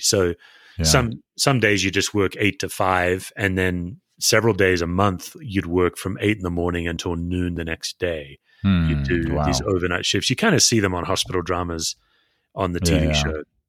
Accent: Western Australia, Australia; So I grew up in Western Australia. Great, great place to be born and raised, great family, but not a churched family.

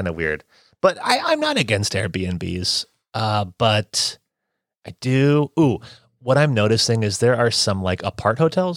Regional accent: Akron, Ohio, United States; I'm from Akron.

